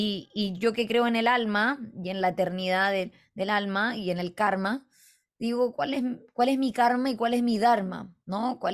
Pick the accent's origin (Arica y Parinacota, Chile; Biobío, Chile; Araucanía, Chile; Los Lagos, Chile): Arica y Parinacota, Chile; Arica; born there; also born or lived in United States; yo nací en Arica, yo nací en Chile, o sea, uno parte en casa.